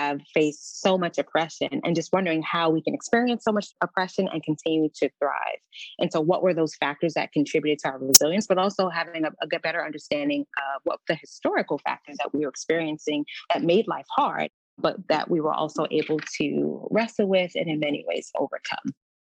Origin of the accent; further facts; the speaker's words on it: New York City, New York, United States; growing up in the Bronx, New York, in a very diverse community, but in a community of amongst people that were struggling